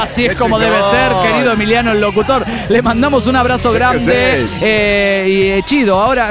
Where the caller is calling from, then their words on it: La Plata, Buenos Aires Province, Argentina; de La Plata, Argentina.